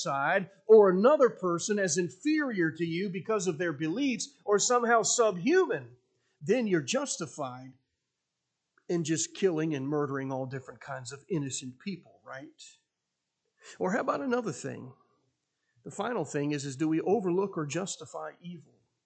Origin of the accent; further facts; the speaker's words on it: Columbus, Ohio, United States; now in St. Marys, United States; Now, I grew up in Columbus. I didn't grow up here in St. Mary's.